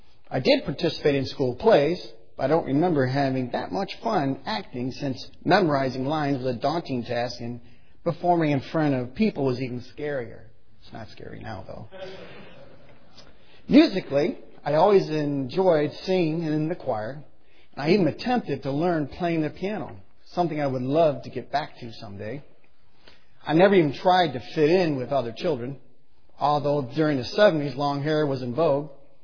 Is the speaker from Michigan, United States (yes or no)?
yes; Westland, Michigan, United States; also born or lived in Pontiac, Michigan; I was born in June 1960 in Pontiac, Michigan, which is near Flint. 2 years later, my father moved our family to Westland, Michigan, which is on the west side of Detroit.